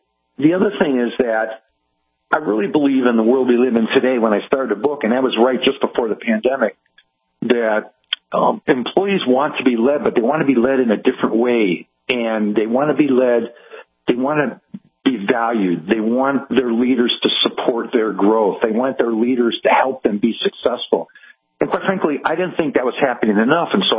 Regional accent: Cleveland, Ohio, United States; respiratory therapist in Cleveland, Ohio, which is my hometown.

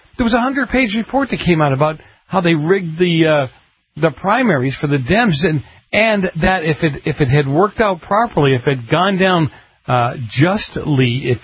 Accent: Boston, Massachusetts, United States; because I grew up in Boston with the mafia.

